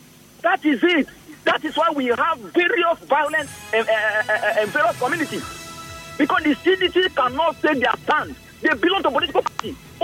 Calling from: Port Harcourt, Rivers, Nigeria; I'm calling from Ada George, Port Harcourt.

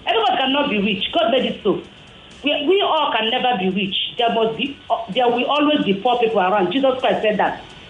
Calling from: Makoko, Lagos, Nigeria; I'm calling from Makoko.

